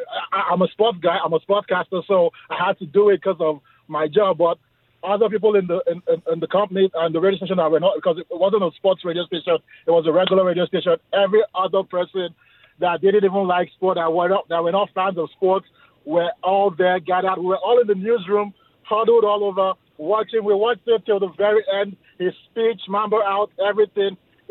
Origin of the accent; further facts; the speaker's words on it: Nigeria; now in United States; Okay, so I'm Nigerian, and I actually was in Nigeria when that happened.